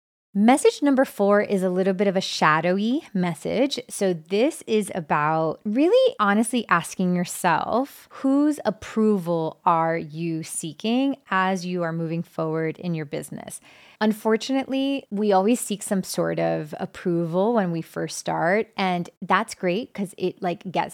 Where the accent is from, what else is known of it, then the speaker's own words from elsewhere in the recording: Miami, Florida, United States; Growing up in Miami, being, you know, of Cuban descent, I didn't have any friends that were not Cuban. Like all my friends were Cuban. I grew up in this very tight community.